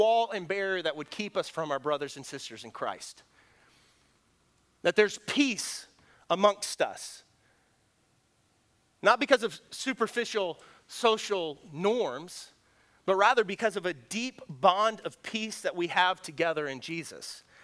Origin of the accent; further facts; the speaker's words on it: Missouri, United States; I'm from Southern Missouri, that's how you say it.